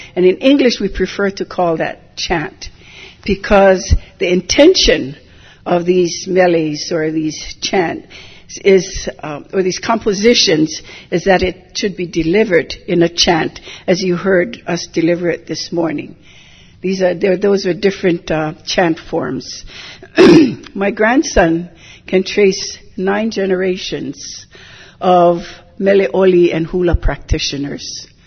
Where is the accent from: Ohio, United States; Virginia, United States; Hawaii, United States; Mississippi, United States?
Hawaii, United States; Hilo; I was born and raised in Hilo of Hawaiian ancestry.